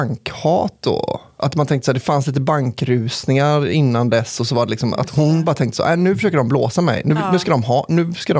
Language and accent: Swedish; Västra Götaland County, Sweden; här är en historia från en lagom stor stad i Bohuslän. Mm. Där jag är från.